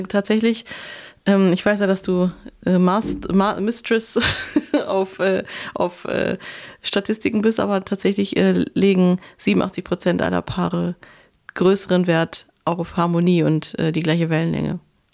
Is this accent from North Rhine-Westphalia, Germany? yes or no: yes; North Rhine-Westphalia, Germany; in der Gegend, in der ich aufgewachsen bin, obwohl das Handwerk da vorherrschend ist, bei uns im Ruhrgebiet